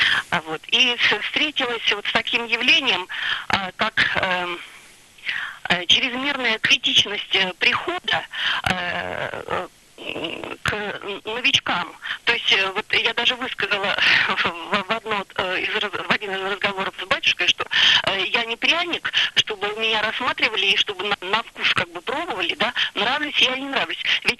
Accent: Peterhof, Saint Petersburg, Russia; now in Moscow Oblast, Russia; Я сама родом из Петергофа, но живу сейчас в Московской области

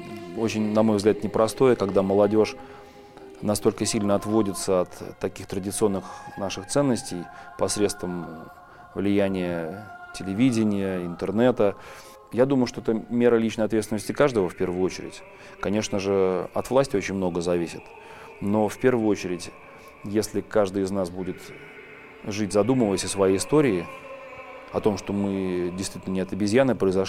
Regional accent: Pskov, Pskov Oblast, Russia; от Пскова, от моего родного города, где родился и рос, до Петербурга там рукой подать

